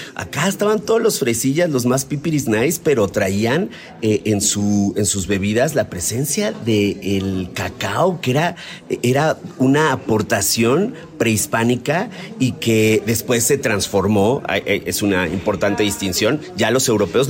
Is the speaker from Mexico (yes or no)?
yes; Mexico; para nosotros como mexicanos